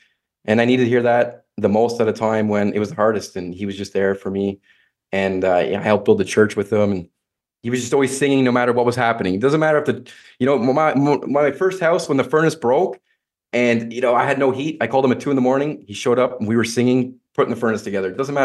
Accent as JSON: {"language": "English", "country": "Canada", "said": "I'm a Canadian that's too honest."}